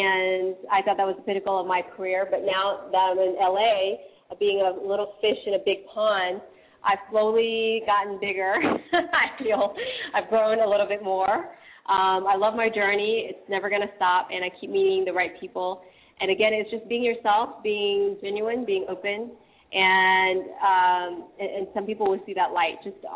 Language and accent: English; Richmond, Virginia, United States; also born or lived in Washington, D.C.; I'm from the East Coast. I am a Virginia, D.C., you know, native. I grew up in Richmond. Then I moved up to D.C.